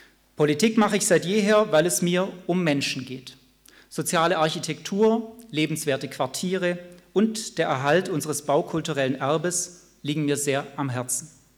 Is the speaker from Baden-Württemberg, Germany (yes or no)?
yes; Baden-Württemberg, Germany; ich bin hier im Ländli geboren, auf dem Dorf mit Blick auf Streuobst, grüne Wiesen und die Berge groß geworden. Aber eben in Oberschwaben, die Alpen und den Bodensee vor Augen und nicht die Alp. Ich bin aber kein Neigschmeckter, sondern einer von hier.